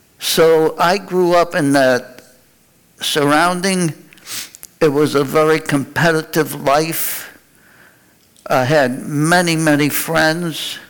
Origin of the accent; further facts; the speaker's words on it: New York City, New York, United States; So that was part of a small snippet of growing up in New York City.